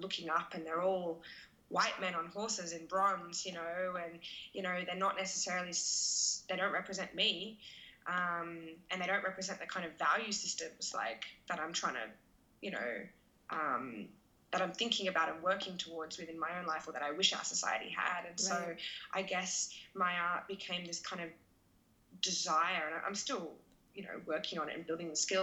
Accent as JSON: {"language": "English", "country": "Australia", "said": "As an Australian, you know"}